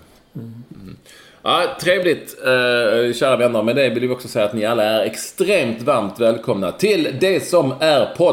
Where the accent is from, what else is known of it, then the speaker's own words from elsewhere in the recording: Gothenburg, Västra Götaland County, Sweden; Lite som lustig göteborgare med kepsen på svaj.